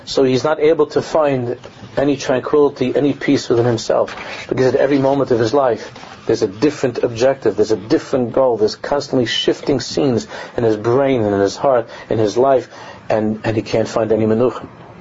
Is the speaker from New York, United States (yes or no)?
yes; New York City, New York, United States; You know, in growing up in New York in yeshiva, a class trip meant like they would take all of us to Hayden Planetarium, right? That's what it's called, to the planetarium in Manhattan.